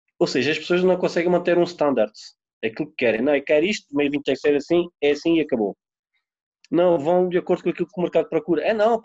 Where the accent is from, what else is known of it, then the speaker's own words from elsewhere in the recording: Portugal; a mim ofende porque eu sou português.